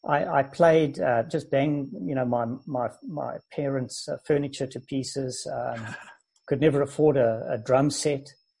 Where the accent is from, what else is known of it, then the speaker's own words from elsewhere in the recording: South Africa; moved away as an adult; also born or lived in New Zealand; now in Canada; I was born in South Africa and grew up and was educated in Johannesburg and Cape Town in South Africa and qualified as a lawyer. And then left South Africa to live in New Zealand and lived there for about 5 years and have been in Canada for the last 25 years.